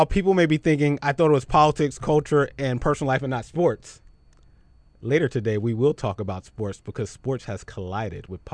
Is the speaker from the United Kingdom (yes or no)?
no; Philadelphia, Pennsylvania, United States; Shout out to Philadelphia, my hometown.